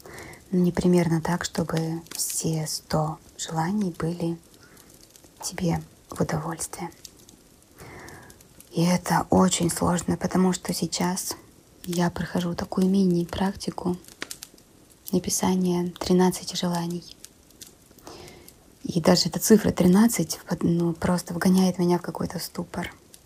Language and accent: Russian; Berdsk, Novosibirsk Oblast, Russia; в детстве, когда я выросла в Сибири, ну, в такой супер глухой, ну, не супер-пупер, но достаточно глухой Сибири.